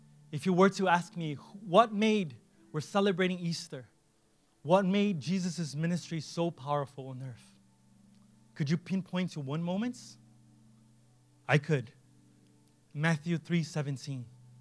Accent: Brazil; English is a second language; got my first pair of Nikes, they had like they were white, black and red, the colors of my soccer team growing up in Brazil.

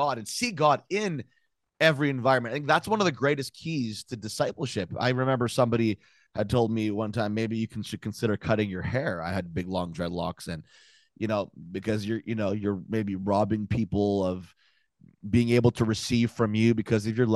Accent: Canada; because as a Canadian man, I remember going to like Southern, like deep South churches.

